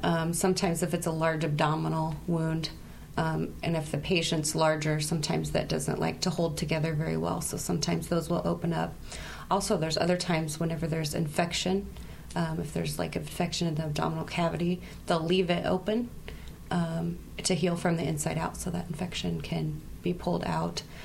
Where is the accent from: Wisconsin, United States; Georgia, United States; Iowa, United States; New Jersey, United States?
Iowa, United States; Centerville; now in Knoxville, United States; No, originally from Centerville.